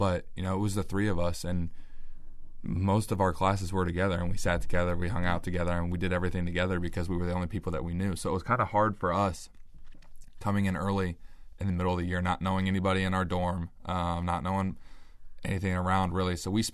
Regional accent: Columbus, Ohio, United States; I come from Columbus, Ohio, and, you know, when I tell people where I'm from, they're like, oh, that's terrible.

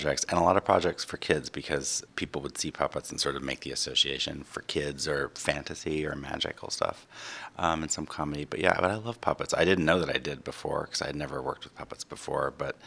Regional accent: Arkansas, United States; I grew up in Arkansas, so I wasn't able to see a ton of stuff. I didn't see my first Broadway show till I was 18.

